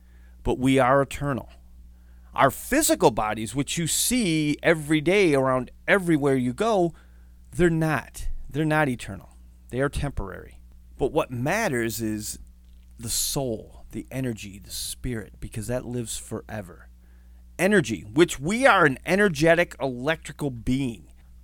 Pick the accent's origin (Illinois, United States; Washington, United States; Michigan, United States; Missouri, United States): Michigan, United States; One of them was from my home state of Michigan.